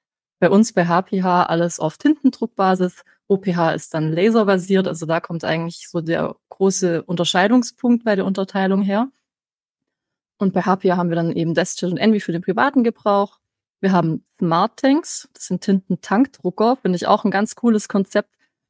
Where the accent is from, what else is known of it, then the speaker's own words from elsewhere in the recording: Baden-Württemberg, Germany; accent: Swabian; Also wenn es der Dialekt nicht macht, dann outen mich hier meine Präferenzen als Schwäbin.